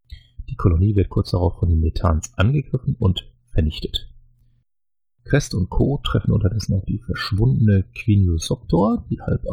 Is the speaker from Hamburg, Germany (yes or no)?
no; North Rhine-Westphalia, Germany; born there; als gebürtiger Niederrheiner würde ich ja jetzt Huiskes sagen